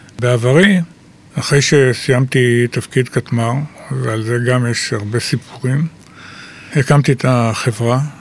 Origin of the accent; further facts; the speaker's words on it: Kfar Saba, Central District, Israel; אני יליד כפר סבא, בוא נאמר ככה.